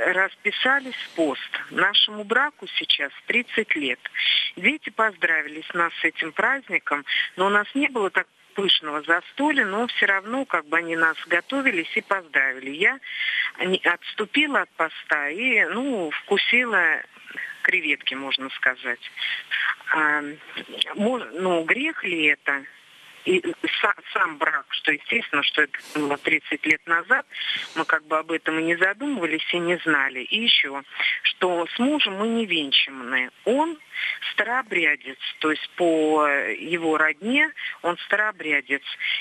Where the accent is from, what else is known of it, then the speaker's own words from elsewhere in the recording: Krasnogorsk, Moscow Oblast, Russia; Я из Красногорска, Московской области.